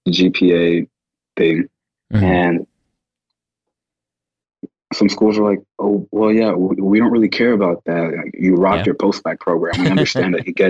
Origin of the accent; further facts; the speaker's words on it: Chicago, Illinois, United States; growing up in Chicago, I have constant reminders